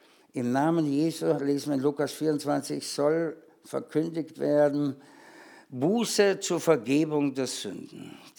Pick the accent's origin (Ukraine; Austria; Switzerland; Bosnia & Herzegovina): Austria; Ich bin ja Österreicher, nicht?